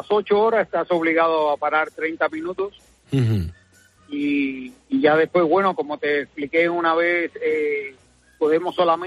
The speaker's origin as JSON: {"language": "Spanish", "region": "Canary Islands", "country": "Spain", "said": "Soy canario nacido en otras islas."}